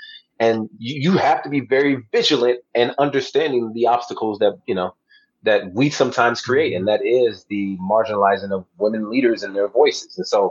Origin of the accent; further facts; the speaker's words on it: California, United States; Like, I grew up in California. I've seen police brutality.